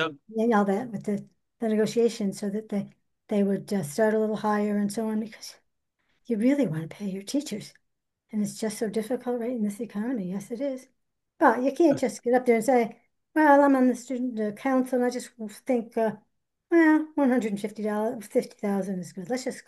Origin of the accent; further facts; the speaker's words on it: Pittsfield, Massachusetts, United States; You know, I was born and bred in Pittsfield. I went to Hibbert School. I went to South Junior High and I went to Pittsfield High.